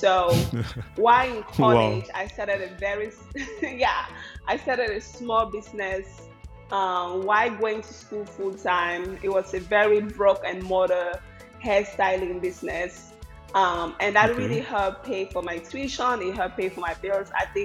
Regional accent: Cameroon; moved away as an adult; now in United States; So I'm originally from Cameroon and I came to the US about 10 years ago as an international student.

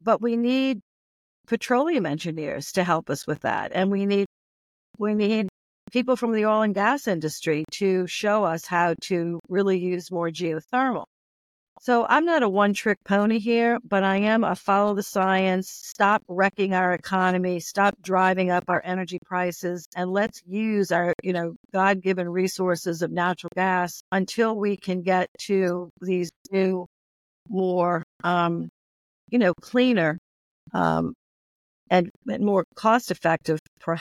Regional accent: Louisiana, United States; I'm from Louisiana. I see the world differently.

